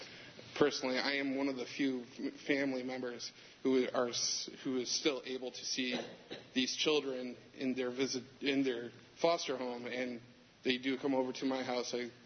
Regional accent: Groton, New York, United States; Oh, I'm from Groton, New York.

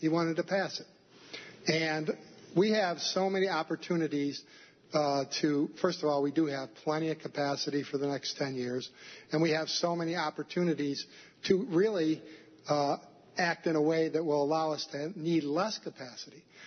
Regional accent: Binghamton, New York, United States; now in Brooktondale, United States; But I come from Binghamton. I was the former mayor there for 8 years, the sacrifice zone, so to speak.

